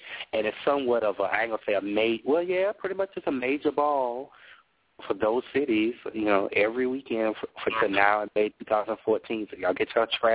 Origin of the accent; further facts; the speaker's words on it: South Carolina, United States; now in Charlotte, United States; But Charlotte's my home. But I'm originally from South Carolina